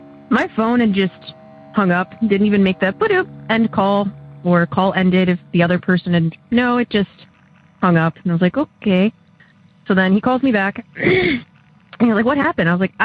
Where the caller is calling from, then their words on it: Oberlin, Ohio, United States; I'm calling from Oberlin, Ohio.